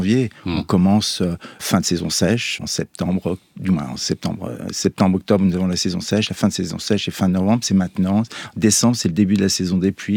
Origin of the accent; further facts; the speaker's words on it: Paris, Île-de-France, France; Ben, je suis parisien.